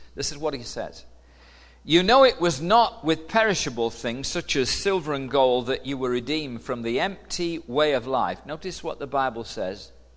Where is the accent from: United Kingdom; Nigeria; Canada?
United Kingdom; now in United States; So he says, "Where are you from?" And I always say Frankfurt. No. Originally, so I said, "Okay, I'm from the UK."